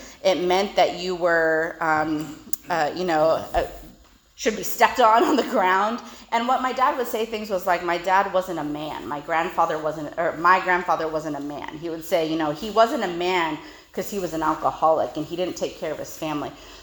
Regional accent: California, United States; And I was from California.

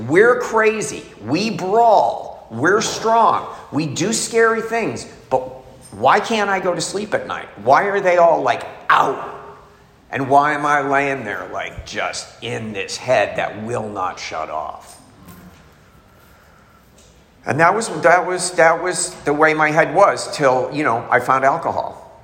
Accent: Boston, Massachusetts, United States; I'm from Boston. I'm the oldest of four boys. We're Irish. We're Catholic.

